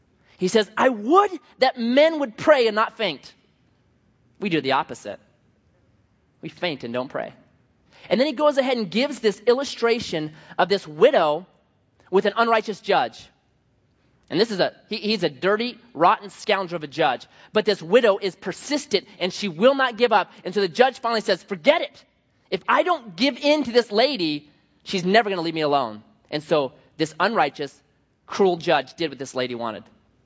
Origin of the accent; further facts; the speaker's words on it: Oregon, United States; Now, I'm thinking, I'm from Oregon, so automatically I am going to be better on a horse than anybody in California, just assuming that.